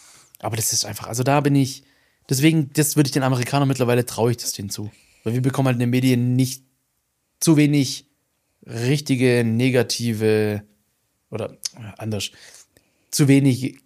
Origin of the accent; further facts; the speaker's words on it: Eislingen, Baden-Württemberg, Germany; Digga, ich komme aus Eislingen, bei uns wohnt legit niemand.